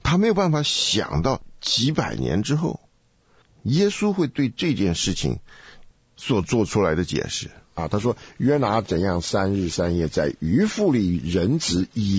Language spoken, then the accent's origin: Chinese; China; 因为我是个中国人呢、啊，这个东西不在我的历史传统里面的